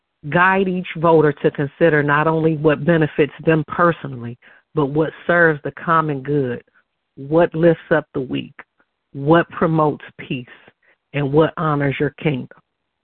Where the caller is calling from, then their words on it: Dallas, Texas, United States; I'm calling in from Dallas, Texas today.